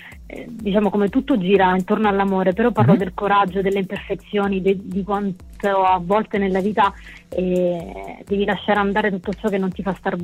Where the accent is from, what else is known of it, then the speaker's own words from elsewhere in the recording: Sicily, Italy; siciliane e volevo dare un attimino un'impronta, cioè raccontare una storia che caratterizzasse proprio la mia terra